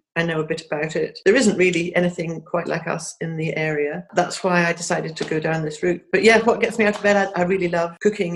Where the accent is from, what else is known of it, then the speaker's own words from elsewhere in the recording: Scotland, United Kingdom; I'm Scottish. I went to Edinburgh University. I did French. I lived in France quite a lot throughout my 20s.